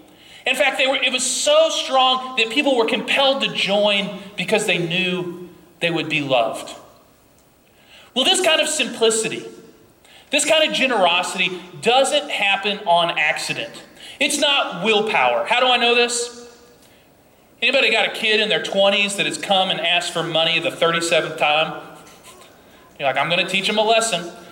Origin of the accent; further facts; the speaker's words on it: Appalachia, United States; Dean and I grew up in Appalachia. You know what they do at Holy Spirit churches down south in the mountains?